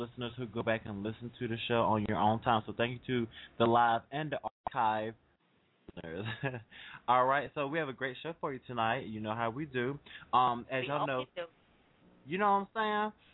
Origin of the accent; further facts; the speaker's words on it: North Carolina, United States; I'm from North Carolina, but I actually went a little bit further.